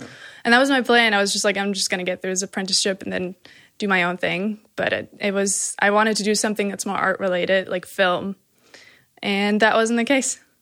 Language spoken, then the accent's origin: English; Arkansas, United States; And the state that I grew up in is, I have never compared it, but like, okay, I don't want to like, I don't know if this is a fact, but Arkansas is like half the size of Germany or something.